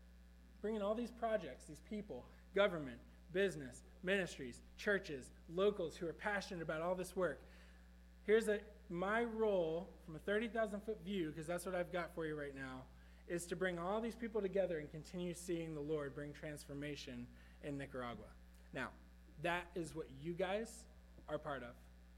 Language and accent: English; the South, United States; because I say that because I'm from the South.